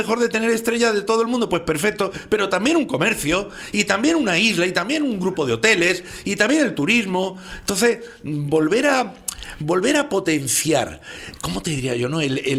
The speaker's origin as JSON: {"language": "Spanish", "town": "Madrid", "region": "Community of Madrid", "country": "Spain", "said": "somos de Madrid. Porque tú que eres de Madrid como yo"}